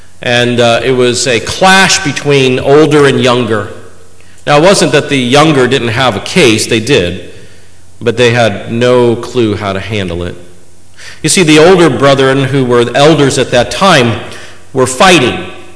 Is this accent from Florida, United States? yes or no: no; Kansas City, Missouri, United States; now in Overland Park, United States; I come from Kansas City, and I actually live on the Kansas side in a suburb called Overland Park.